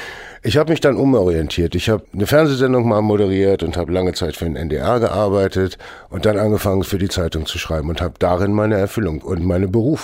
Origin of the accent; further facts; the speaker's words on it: Hanover, Lower Saxony, Germany; Als Kind war ich natürlich wie jeder Hannoveraner irgendwie mit den Eltern irgendwie mal am Wochenende in Hameln und habe Rattenfängerkuchen gegessen und so weiter und kannte es bis dahin gar nicht. Und ich bin nach Hameln gezogen aus beruflichen Gründen